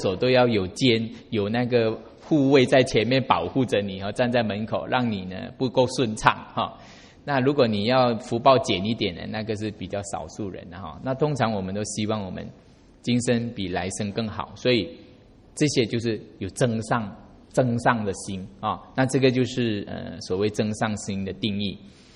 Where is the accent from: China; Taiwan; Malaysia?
Malaysia; 我们是客家人，我妈妈是客家人，那我们在马来西亚过年